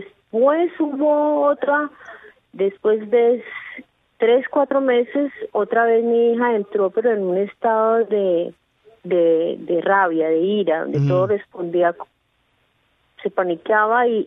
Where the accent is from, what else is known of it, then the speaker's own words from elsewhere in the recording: Bogotá, Colombia; moved away as an adult; En Bogotá, Colombia.